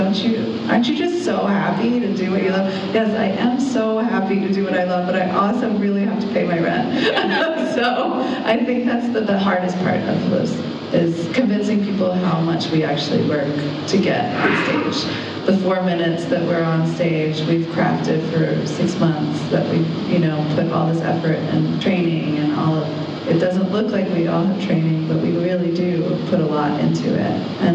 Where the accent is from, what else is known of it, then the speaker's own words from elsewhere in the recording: United States; I find it more politically charged to be naked as an American.